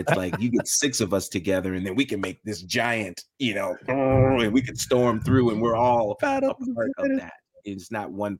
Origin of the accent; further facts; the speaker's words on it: St. Louis, Missouri, United States; also born or lived in Mason, Tennessee; I was whisked away to St. Louis, and I grew up in St. Louis. I was born in Mason, Tennessee, which is about 45 miles outside of Memphis.